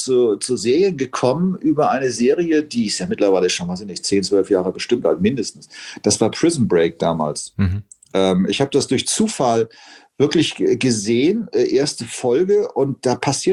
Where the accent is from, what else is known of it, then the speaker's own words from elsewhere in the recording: Hamburg, Germany; Ich bin in Poppenbüttel zur Schule gegangen.